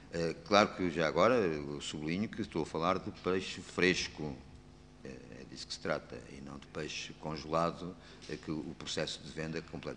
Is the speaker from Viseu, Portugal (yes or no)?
no; Lisbon, Portugal; pelo menos eu que sou de Lisboa